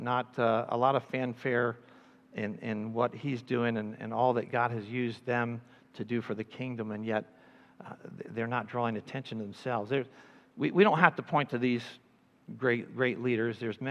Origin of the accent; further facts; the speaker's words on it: Canada; born there; I was born in Canada when he was a pastor in Canada.